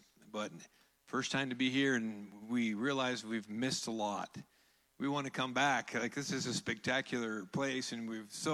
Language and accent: English; Olympia, Washington, United States; My dad was a pastor. I grew up in Olympia, Washington, where he pastored